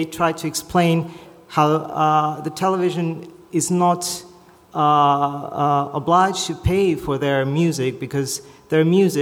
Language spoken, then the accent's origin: English; Zagreb, City of Zagreb, Croatia; English is a second language; I come from Zagreb, from Multimedia Institute